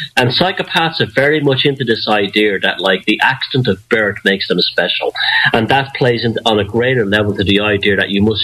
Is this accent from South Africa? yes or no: no; Ireland; born there; it's only an accident of birth that I was born in Ireland.